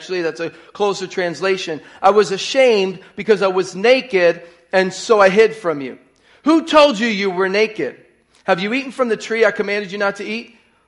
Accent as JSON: {"language": "English", "town": "Philadelphia", "region": "Pennsylvania", "country": "United States", "tie": "born or raised there", "said": "I grew up in the Philadelphia area."}